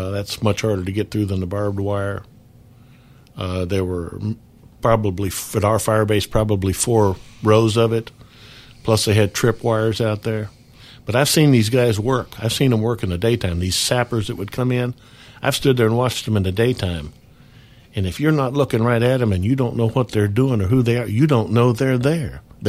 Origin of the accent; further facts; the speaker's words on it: Knoxville, Tennessee, United States; Well, of course, I was from Knoxville